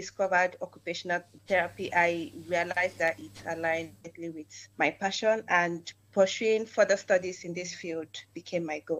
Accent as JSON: {"language": "English", "country": "Nigeria", "said": "I'm originally from Nigeria."}